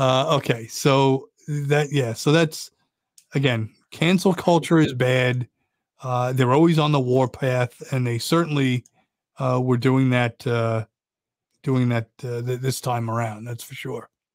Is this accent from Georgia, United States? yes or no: no; Brooklyn, New York, United States; born there; Hey, I was born in Brooklyn.